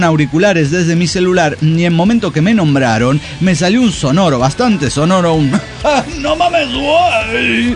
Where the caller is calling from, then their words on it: Tarija, Bolivia; de Tarija, Bolivia.